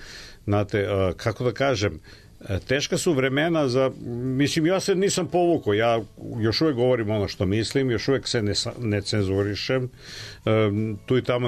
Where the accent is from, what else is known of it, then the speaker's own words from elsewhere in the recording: Belgrade, Serbia; born there; Imam 68 godina, rođen sam u Beogradu